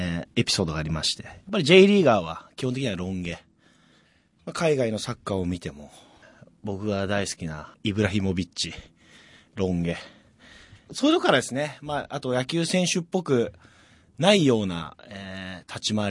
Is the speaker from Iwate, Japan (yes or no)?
no; Saitama, Japan; まあ、私の地元なだけですけど、埼玉スタジアムに見に行っていただくと